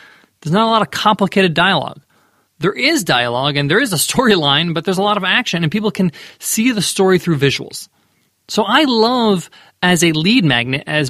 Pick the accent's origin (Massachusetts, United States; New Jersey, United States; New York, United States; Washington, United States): New York, United States; I do speak fast. I'm from New York, but I'm conscious of it.